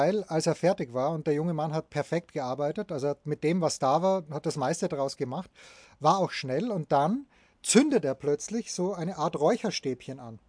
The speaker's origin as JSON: {"language": "German", "country": "Austria", "said": "Aber ich bin ja Österreicher, ich habe meine Wehrpflicht erfüllt."}